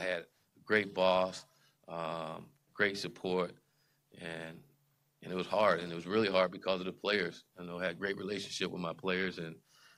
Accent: Palmetto, Florida, United States; I say that as a young man growing up in Palmetto, Florida, played football every single day

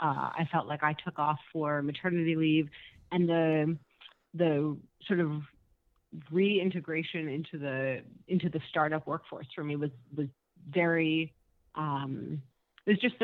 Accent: United States; I grew up in the States and I'm American, but I was taking mat leave in Canada

